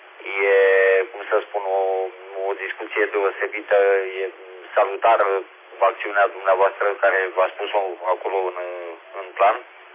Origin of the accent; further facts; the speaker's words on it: Romania; măcar într-o asemenea zi suntem mândri că suntem români